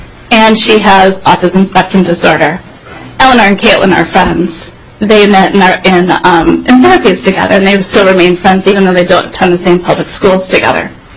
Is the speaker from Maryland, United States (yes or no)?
no; Minnesota, United States; I'm a Minnesotan.